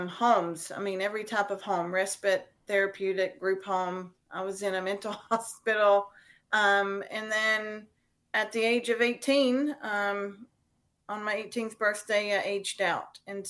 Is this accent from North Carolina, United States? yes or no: yes; North Carolina, United States; also born or lived in Spain; I was born in Spain, came to the States by a man who I thought was my father, dropped my siblings and I off in a small town in North Carolina, and then he disappeared.